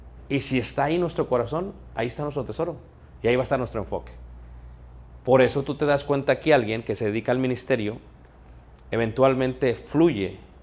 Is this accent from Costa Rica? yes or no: no; Mexico; Soy mexicano, sí. Soy naturalizado aquí, sí. Tengo 47 años, sí. Estoy casado, sí.